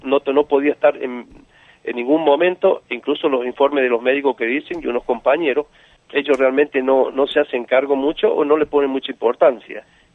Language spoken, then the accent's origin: Spanish; Córdoba, Argentina; born there; Nací en Córdoba, Argentina, e incluso mi hijo nació en Córdoba, Argentina, era argentino